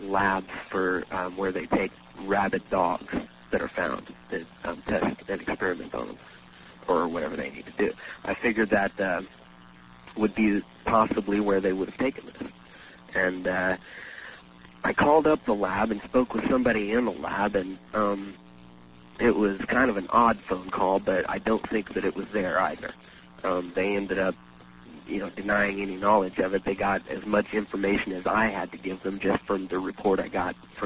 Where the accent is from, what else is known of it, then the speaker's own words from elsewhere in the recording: Wichita, Kansas, United States; I come originally from Wichita, Kansas.